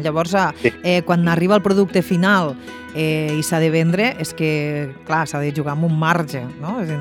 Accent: Catalonia, Spain; jo soc de Terres de l'Ebre, soc d'aquí, però és que no entenc massa de camp

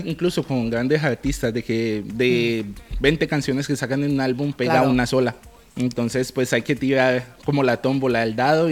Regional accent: Colombia; pues en mi país, en Colombia, de pronto pues me van a reconocer

